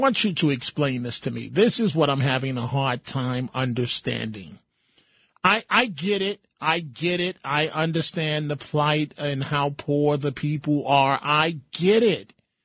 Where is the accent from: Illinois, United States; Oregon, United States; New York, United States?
New York, United States; I guess because I'm a New Yorker